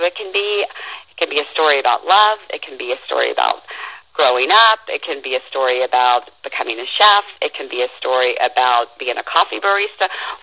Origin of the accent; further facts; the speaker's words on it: Baton Rouge, Louisiana, United States; moved away as an adult; also born or lived in New York / New Orleans; now in Los Angeles, United States; when I grew up in Baton Rouge, and I had moved to New York, and I met my New Yorker fiance, and we moved back to New Orleans in 1992.